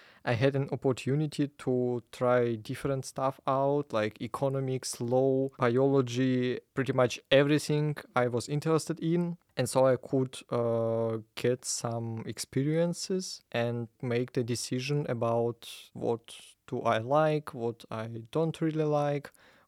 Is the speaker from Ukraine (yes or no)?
yes; Ukraine; now in Jena, Germany; I'm from Ukraine